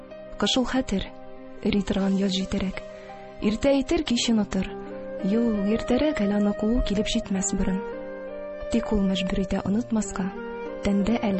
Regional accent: Tuban Abdulla, Tatarstan, Russia; Мин үзем Татарстан Республикасыннан, Әлмәт районы Түбән Абдулла авылыннан булам.

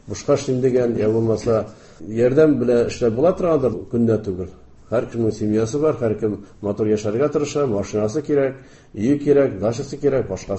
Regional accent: Tatarstan, Russia; born there; Менә туган җир дигәндән минем паспортта Саба районы язган иде. Минем тумышым Саба районы Сатыш авылында.

